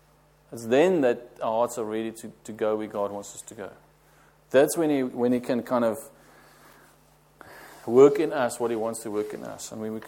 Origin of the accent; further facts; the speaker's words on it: South Africa; Yeah, you don't see that often in South Africa. I come from